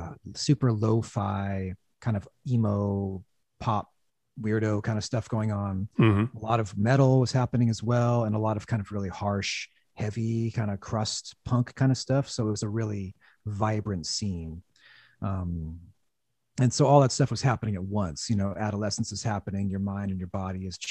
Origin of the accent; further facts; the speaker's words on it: Olympia, Washington, United States; growing up in Olympia, which is an hour south of Seattle